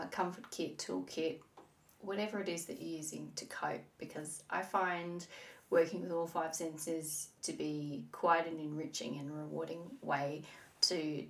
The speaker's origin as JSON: {"language": "English", "region": "Tasmania", "country": "Australia", "tie": "born or raised there", "said": "me growing up in Northwest Tasmania, where there was like, you know, we didn't have a lot of things."}